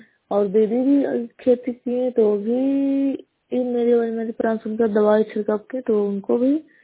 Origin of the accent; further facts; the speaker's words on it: Bihar, India; नालंदा जिला नगर नौसा ब्लॉक कैला पंचायत की निवासी हूँ।